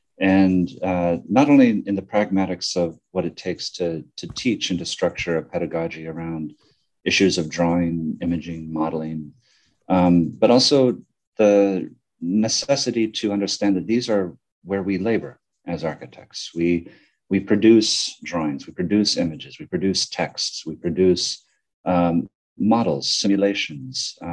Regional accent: Los Angeles, California, United States; now in New York, United States; And I'm originally from California, from Los Angeles, but I've been here in New York for almost 20 years. So it's my adopted home.

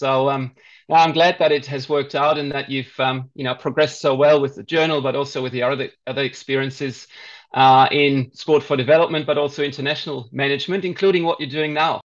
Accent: Germany; So I was born in Germany. I grew up in Germany, did my high school there.

